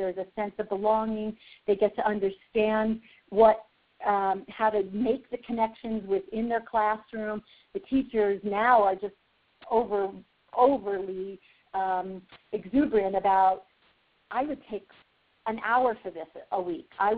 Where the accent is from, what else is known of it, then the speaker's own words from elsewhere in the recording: Fort Collins, Colorado, United States; So I'm from Fort Collins, Colorado, and I met Kay about 8 years ago